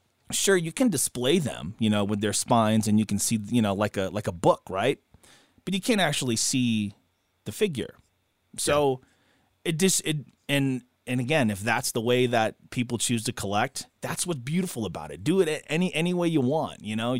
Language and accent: English; New England, United States; growing up in New England, we didn't have those.